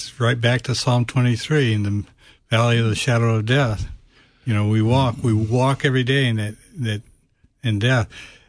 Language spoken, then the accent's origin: English; United States; Well, yeah, I'm an American.